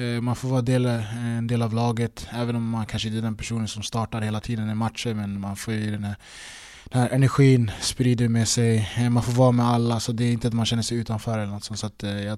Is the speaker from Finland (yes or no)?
no; Stockholm, Stockholm County, Sweden; det är klart jag är ändå i Stockholm där jag kommer ifrån